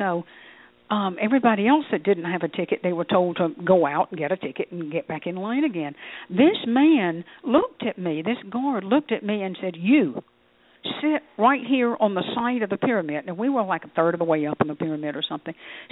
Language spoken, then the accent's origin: English; United States; Well, I'm an American. I didn't have euros.